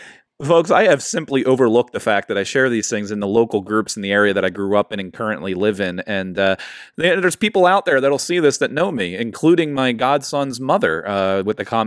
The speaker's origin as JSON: {"language": "English", "region": "New Jersey", "country": "United States", "said": "I'm not going to disagree with you there, but I'm actually from South Jersey."}